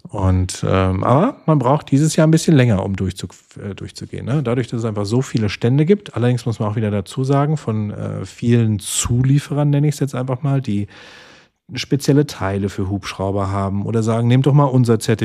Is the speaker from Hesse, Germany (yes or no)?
yes; Hesse, Germany; bei uns in Hessen